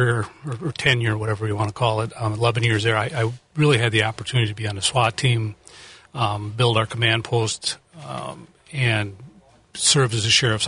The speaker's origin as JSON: {"language": "English", "town": "Fond du Lac", "region": "Wisconsin", "country": "United States", "tie": "born or raised there", "said": "Well, I was born and raised in Fond du Lac, graduated from Goodrich High School, enlisted in the Air Force in 1976"}